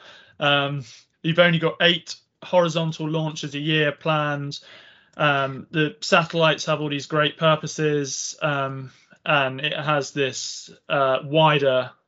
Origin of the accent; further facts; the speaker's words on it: South West England, United Kingdom; I mean, I'm born and bred in Cornwall.